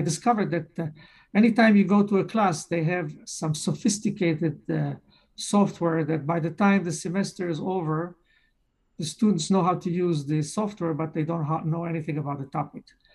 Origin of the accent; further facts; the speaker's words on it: Israel; moved away as an adult; now in United States; Well, where I'm coming from Israel. I came to the United States to just get a bachelor's degree in computer science.